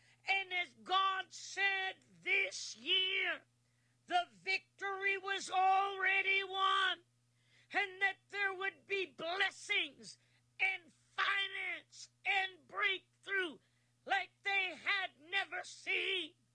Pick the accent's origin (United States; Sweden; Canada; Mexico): Canada; I am the Canadian prophetess … been in the ministry over 30 years